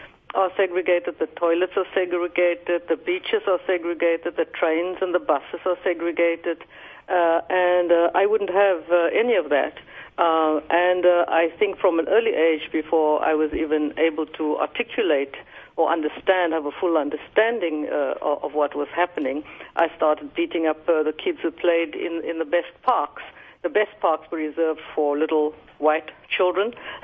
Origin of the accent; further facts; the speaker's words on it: Cape Town, Western Cape, South Africa; born there; I was born in Cape Town, probably one of the most beautiful parts of South Africa, overlooking Robben Island